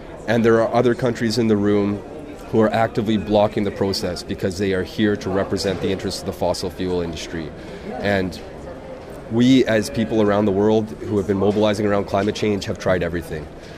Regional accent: the Arctic, Canada; I'm from the Arctic, and we're seeing the impacts of climate change. It's a reality for us now, and it's essentially destroying our culture

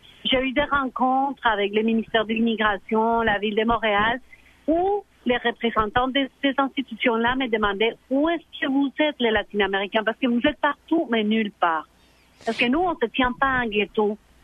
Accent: Santa Marta, Magdalena, Colombia; moi, j'étais colombienne, j'étais pas latino-américaine. J'étais colombienne et encore pire, j'étais de Santa Marta, je venais d'une région en particulier.

